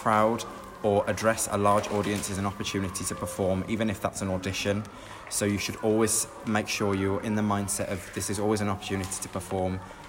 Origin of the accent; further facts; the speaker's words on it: Birmingham, West Midlands, United Kingdom; I'm from Birmingham in England.